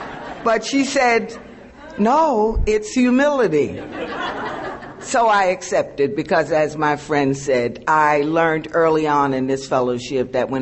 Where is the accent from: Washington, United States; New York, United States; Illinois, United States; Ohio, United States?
New York, United States; And as I said, yes, I was born and bred in Harlem. I'm an only child.